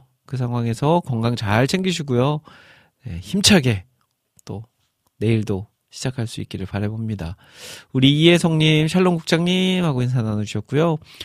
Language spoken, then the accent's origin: Korean; Iksan, North Jeolla, South Korea; accent: Chungcheong-Jeolla dialect; 근데 저는 전라북도 출신이라서 그리고 이제 저희 고향이 익산인데 익산은 충청도하고 또 붙어 있어서 이 충라 사투리라고 해요.